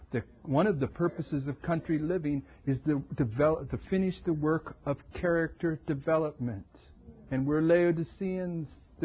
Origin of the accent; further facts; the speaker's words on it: California, United States; I grew up right here in California. I know what mountains are.